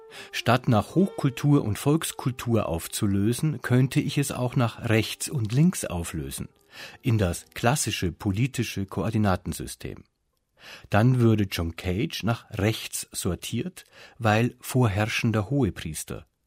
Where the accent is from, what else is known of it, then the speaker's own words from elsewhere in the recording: Munich, Bavaria, Germany; Ich bin ja ein Münchner, ein geborener Münchner.